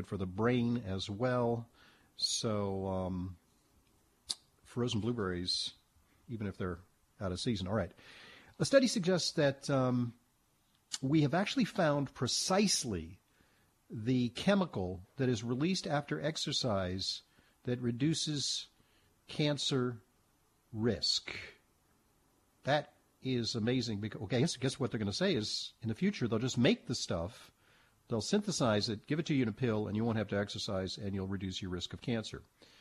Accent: West Coast, United States; I grew up on the West Coast.

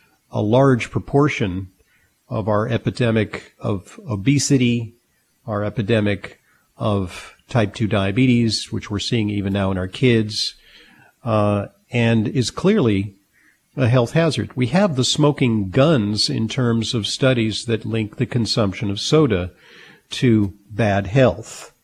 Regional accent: Santa Monica, California, United States; Assemblyman Richard Bloom, who's from my hometown, Santa Monica, California

